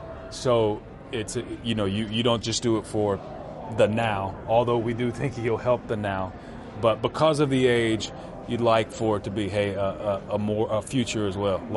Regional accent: the South, United States; I'm from the South. My bad.

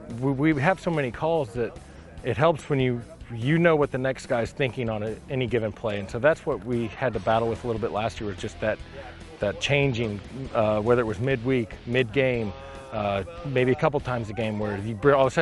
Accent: Missouri, United States; I was from Missouri, so I have a permanent house back there.

